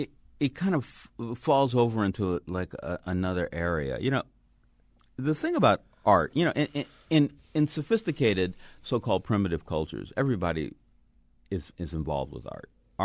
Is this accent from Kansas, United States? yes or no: no; California, United States; I blame that I'm coming from California, you know.